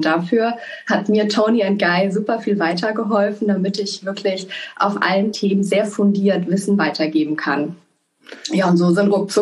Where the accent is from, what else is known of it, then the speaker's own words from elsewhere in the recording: Mainz, Rhineland-Palatinate, Germany; born there; Also ich komme gebürtig aus Mainz